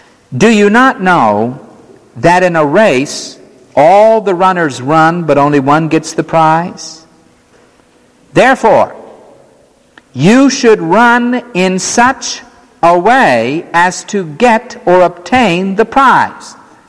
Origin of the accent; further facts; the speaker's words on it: New York City, New York, United States; Now, growing up in New York City, they don't have all this space, so nobody played football.